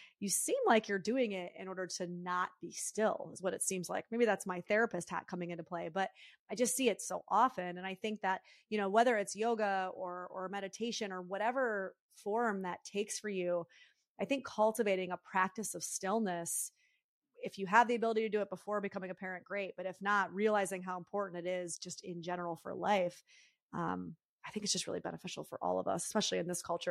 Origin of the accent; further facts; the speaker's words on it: Northeast, United States; You know, I'm from the Northeast. I still have that like New Yorker kind of energy in me.